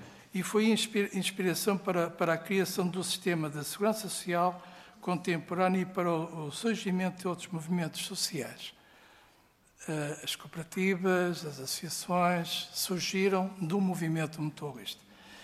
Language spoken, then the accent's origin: Portuguese; Portugal; porque somos portugueses